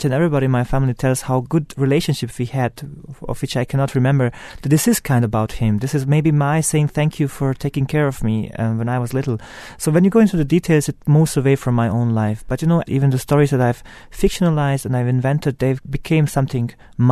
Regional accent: Visegrad, Republika Srpska, Bosnia & Herzegovina; now in Germany; how the family lives in Visegrad, which is also my hometown, also that the family leaves the city because of the war and comes to Germany, that follows my biographical structures too

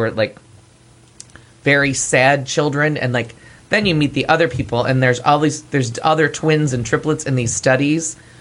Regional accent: New York, United States; I was like, I'm from New York.

